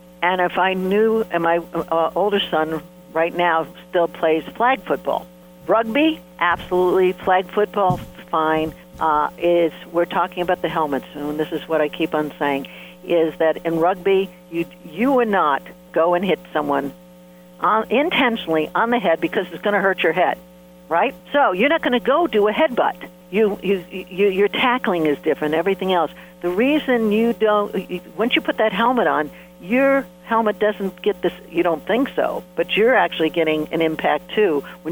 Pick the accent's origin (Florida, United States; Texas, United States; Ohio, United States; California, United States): Ohio, United States; And I came from the Midwest where I went to Ohio State. I mean, Ohio, you eat, sleep, football.